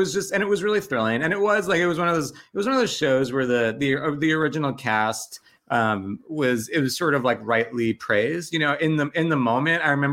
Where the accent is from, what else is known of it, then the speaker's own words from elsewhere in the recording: New York, United States; Yeah. So I'm from Long Island. And so I saw, you know, I saw like every show.